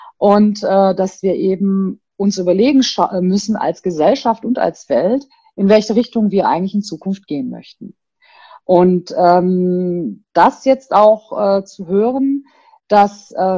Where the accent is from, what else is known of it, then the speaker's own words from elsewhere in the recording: India; Ich bin ja selber ursprünglich aus Indien.